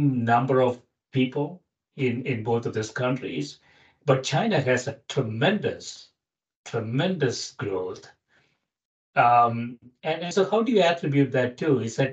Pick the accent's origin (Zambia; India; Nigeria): India; As I mentioned, I grew up in India in 1960s.